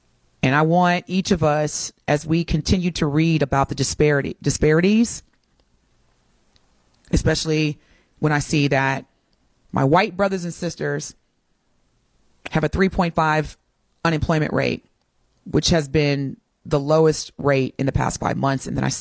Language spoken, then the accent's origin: English; United States; I'm an American. I don't know any other country in terms of where I live and raising my children and being raised.